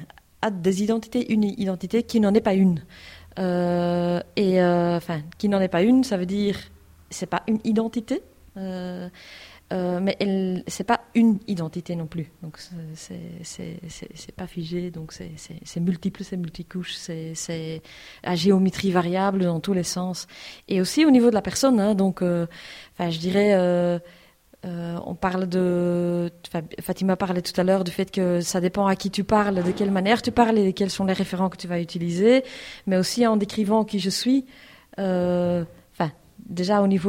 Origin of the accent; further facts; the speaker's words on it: Berchem-Sainte-Agathe, Brussels-Capital Region, Belgium; born there; Je suis de troisième génération, ce sont mes grands-parents qui sont arrivés à Molenbeek, mes parents ont grandi, se sont mariés à Molenbeek, je suis née à Berkham-Sainte-Agathe.